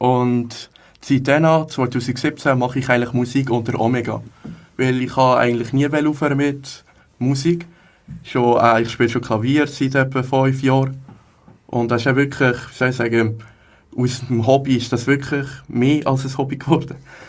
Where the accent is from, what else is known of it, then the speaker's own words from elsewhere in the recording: Hägglingen, Aargau, Switzerland; Wollen ist eigentlich schon wie eine zweite Heimat für mich. Ich komme aus Häcklingen, da ist gerade nebendran.